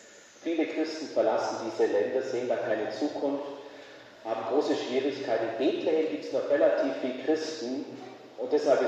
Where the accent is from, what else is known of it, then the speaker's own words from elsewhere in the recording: Bavaria, Germany; Aus der Ecke, wo ich herkomme, zwischen Menningen und Kempten, gibt es Maria Steinbach